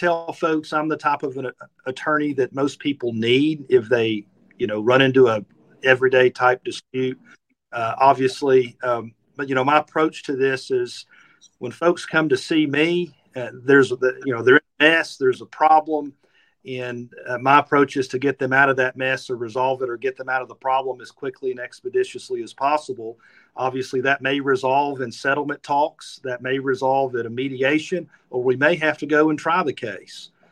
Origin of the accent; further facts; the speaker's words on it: Red Bank, Tennessee, United States; So, Scott, I'm from Red Bank. I grew up in Red Bank. I went to Red Bank High School.